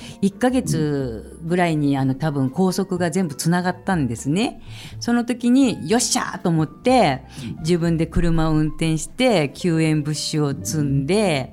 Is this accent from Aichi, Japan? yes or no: no; Hachinohe, Aomori, Japan; 八戸から来ましたって言ったら、八戸ってどこですかって言われて、青森県ですって言って